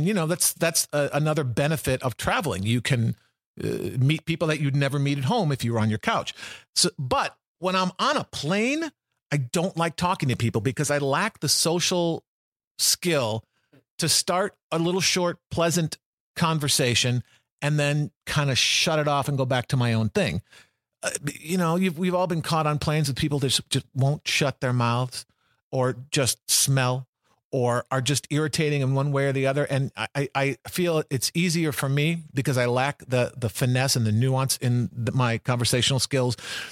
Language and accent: English; Chicago, Illinois, United States; I was born and raised in Chicago, and I think that's a great place to be